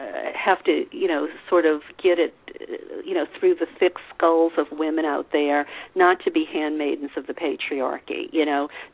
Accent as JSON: {"language": "English", "region": "the South", "country": "United States", "said": "I'm from the South, and I don't know whether 20-year-old girls still get this message growing up in the South"}